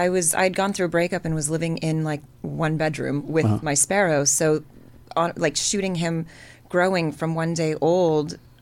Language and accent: English; Montreal, Quebec, Canada; I am from Montreal, Canada.